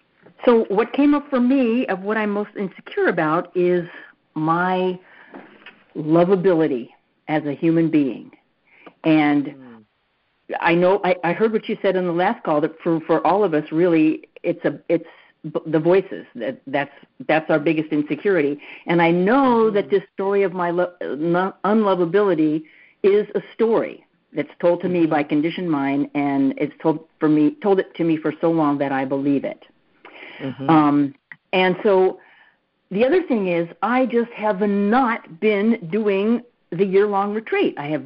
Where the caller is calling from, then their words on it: Virginia, United States; I'm calling from Virginia.